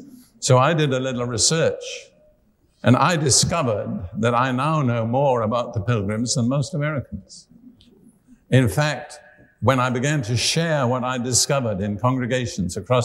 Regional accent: Cambridge, East of England, United Kingdom; And there isn't much to boast about in Cambridge, but I'm from Cambridge.

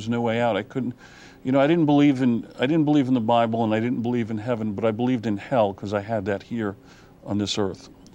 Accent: Brooklyn, New York, United States; Well, growing up in Brooklyn, I remember getting beat up because because us Jews, we killed their God.

